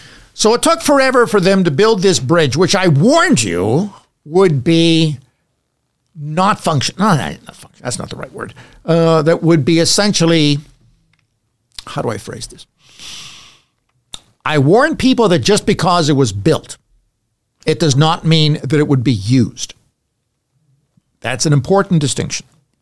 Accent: Pennsylvania, United States; I grew up in Pennsylvania. I know what PennDOT is like, and that is a nightmare.

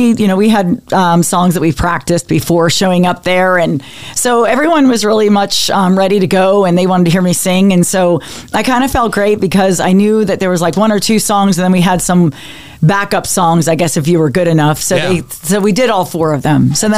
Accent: Penn Hills, Pennsylvania, United States; Originally Penn Hills, so I'm an East End girl.

